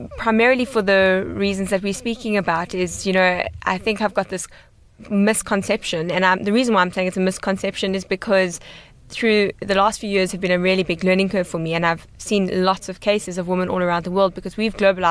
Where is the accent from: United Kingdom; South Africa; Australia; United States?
South Africa; Johannesburg, Gauteng; I grew up here, born in Cape Town.